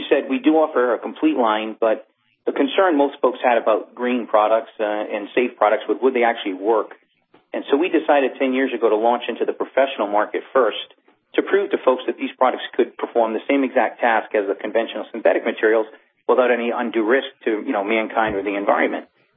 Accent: Northeast, United States; Like you, I grew up in the Northeast as a Red Sox fan, so we don't have a major bug problem all year long.

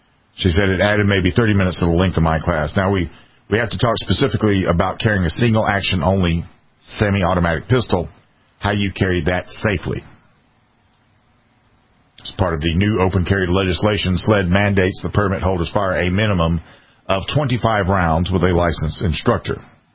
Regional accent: South Carolina, United States; Here in my home state of South Carolina

